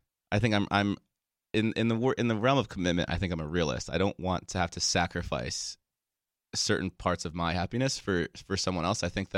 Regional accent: Aspen, Colorado, United States; now in Los Angeles, United States; I grew up in Aspen, Colorado, went to college, University of Colorado, Colorado Springs. I currently live in Los Angeles

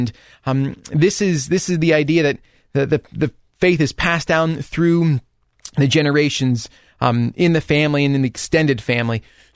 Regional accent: Columbus, Ohio, United States; I grew up here in the Diocese of Columbus in a suburban parish

